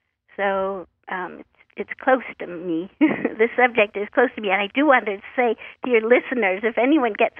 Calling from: Oregon, United States; I'm calling from Oregon.

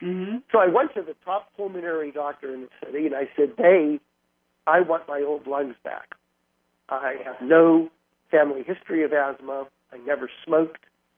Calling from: Dade City, Florida, United States; I'm calling you from Dade City, Florida. Now, Dade City is not Dade County. Everybody who hears Dade thinks it's Miami. I'm located in Central Florida, probably about 40 minutes north of Tampa.

